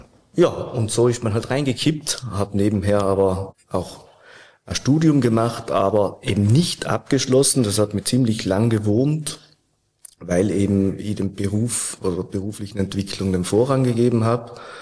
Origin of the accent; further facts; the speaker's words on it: Umhausen, Tyrol, Austria; aufgewachsen im Ötztal, in Umhausen, dort zur Schule gegangen, dann Gymnasium in Imst